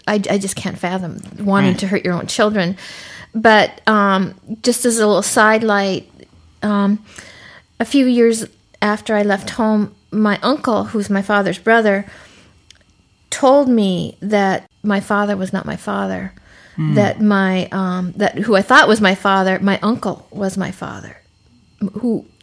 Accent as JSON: {"language": "English", "region": "Montana", "country": "United States", "tie": "born or raised there", "said": "As a little girl, I was raised in the Rocky Mountains of Montana. Absolutely beautiful place to be raised."}